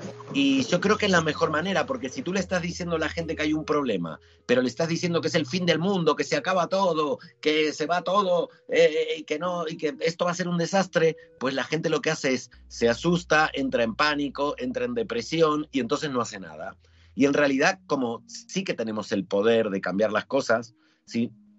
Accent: Argentina; moved away as an adult; now in Spain; yo vivo en España hace 28 años, he cumplido 28 años en España, y me fui de Argentina con 24 años, es decir, he vivido más en España que en Argentina. Pero a mí me gusta mantener mi acento

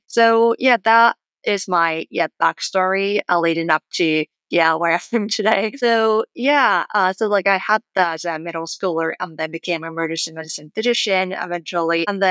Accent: Japan; moved away as an adult; now in United States; So just to give you in the background, I grew up in Japan and I went to medical school in Japan and they relocated to the States to pursue emergency medicine training

